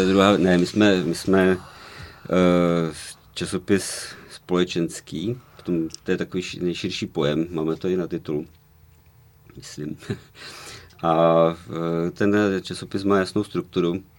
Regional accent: Ostrava, Moravian-Silesian Region, Czechia; now in Prague, Czechia; já jsem z Ostravy, takže já prostě pořád se cítím být Ostravákem v Praze

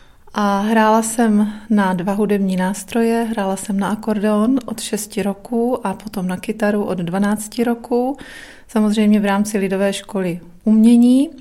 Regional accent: Brno, South Moravian Region, Czechia; Ano, narodila jsem se v Brně, žiji v Brně. Jsem Brňák srdcem i duší.

